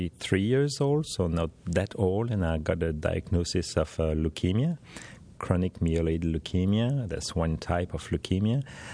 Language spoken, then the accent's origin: English; Belgium; I'm from Belgium in Europe, so we have the GDPR coming